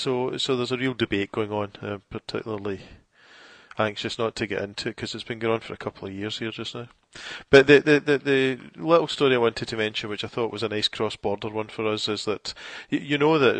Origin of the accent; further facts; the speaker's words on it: Scotland, United Kingdom; we as Scottish educators have got to be very self-critical.